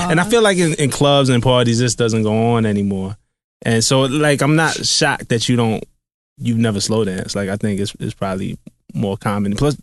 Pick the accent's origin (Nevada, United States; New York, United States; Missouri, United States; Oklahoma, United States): New York, United States; Brooklyn; I grew up in Flatbush, Brooklyn, like big West Indian community.